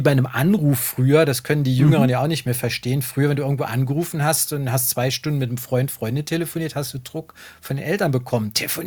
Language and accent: German; Saarland, Germany; accent: Moselle Franconian; so eine Sprachgrenze mitten im Saarland. Der eine Teil war halt, der mal zu Bayern gehört hat. Und ich komme halt aus dem Moselfränkischen.